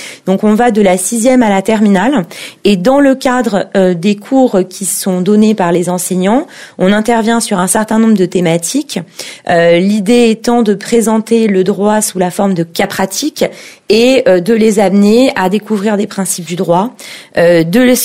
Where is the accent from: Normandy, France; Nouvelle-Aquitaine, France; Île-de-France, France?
Île-de-France, France; c'est une région où je suis née dans le Val d'Oise, je vis dans le Val d'Oise, donc c'est profondément ma terre d'attachement.